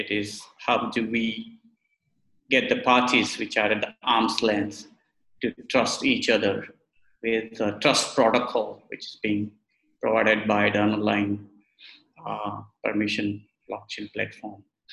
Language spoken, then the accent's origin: English; Singapore; Remember, I come from Singapore.